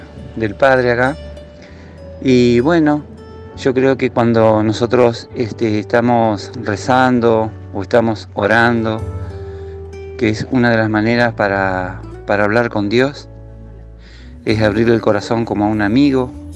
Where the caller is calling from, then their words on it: Paraná, Entre Ríos, Argentina; de Paraná, Entre Ríos.